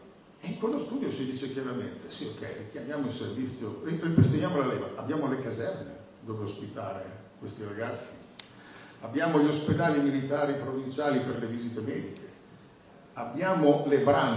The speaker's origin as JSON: {"language": "Italian", "region": "Po Valley", "country": "Italy", "tie": "born or raised there", "said": "nessuno al bar del mio paese, della Bassa Padana, ritiene che i russi siano alle porte"}